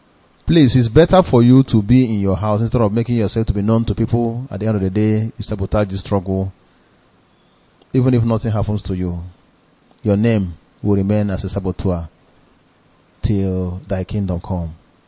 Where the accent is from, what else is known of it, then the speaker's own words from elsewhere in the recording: Ohaji Egbema, Imo, Nigeria; I'm from Ohaji Ewema, LGA, in Biafra land.